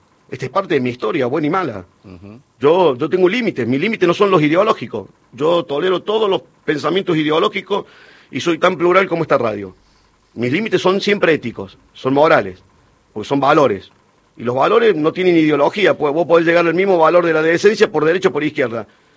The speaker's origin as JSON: {"language": "Spanish", "region": "Córdoba", "country": "Argentina", "said": "como cordobés que soy, a creer que los intereses nacionales están por encima de los intereses de mi provincia."}